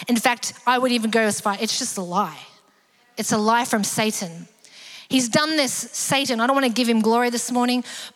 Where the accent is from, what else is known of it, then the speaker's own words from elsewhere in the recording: Australia; I grew up Australian. I know the Australian colloquialisms